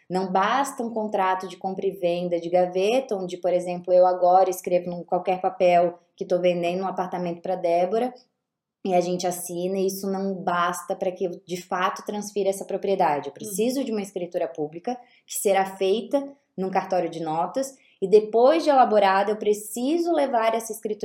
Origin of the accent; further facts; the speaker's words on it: Itajaí, Santa Catarina, Brazil; moved away as an adult; now in Minas Gerais, Brazil; Então, eu sou de Itajaí, Santa Catarina. Fiz o curso de direito lá na minha cidade.